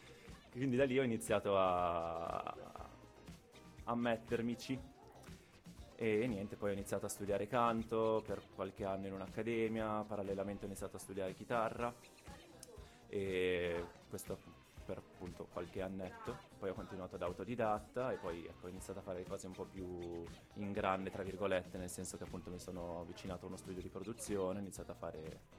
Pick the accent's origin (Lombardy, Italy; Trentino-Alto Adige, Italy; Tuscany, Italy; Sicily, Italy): Lombardy, Italy; Milan; vengo da Milano, ho 28 anni